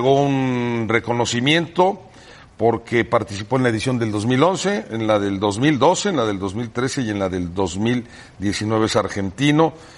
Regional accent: Mexico; como todo mexicano

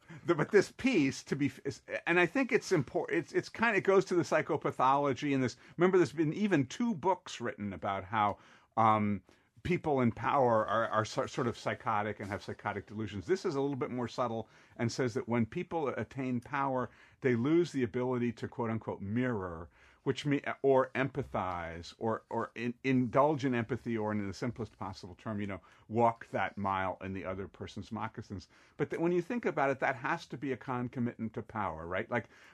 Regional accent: Washington, District of Columbia, United States; And B, I grew up in Washington, D.C., so I'm pro-Redskins

